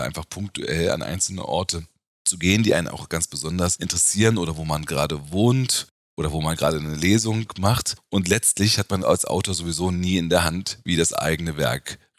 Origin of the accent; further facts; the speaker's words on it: Berlin, Germany; ich bin in Ostberlin aufgewachsen